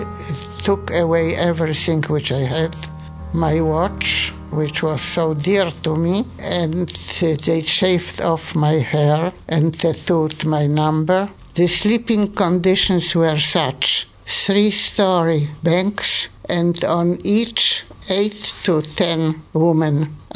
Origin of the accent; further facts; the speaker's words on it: Germany; English is a second language; moved away; I came to Auschwitz on a regular train because I came from Germany and not from a ghetto.